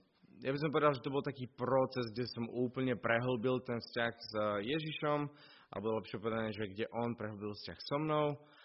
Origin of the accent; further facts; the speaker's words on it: Trnava, Trnava Region, Slovakia; Pochádzam z Trnavy a tam som aj v zbore v cirkvi Bratskej.